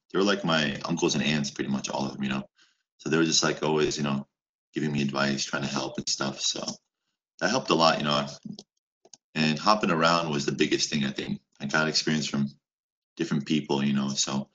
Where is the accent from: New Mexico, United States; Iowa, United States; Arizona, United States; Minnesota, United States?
Iowa, United States; Waterloo; also born or lived in Bosnia; now in South Korea; Okay, so my family's from Bosnia, but we moved to Iowa when I was in middle school. So we're from Iowa, Waterloo, Iowa. But now I'm in South Korea, as you know.